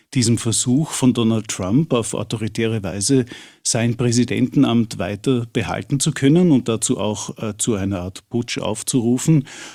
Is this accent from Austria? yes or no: yes; Carinthia, Austria; Ich komme ursprünglich aus Kärnten, fahre auch demnächst wieder auf Urlaub dorthin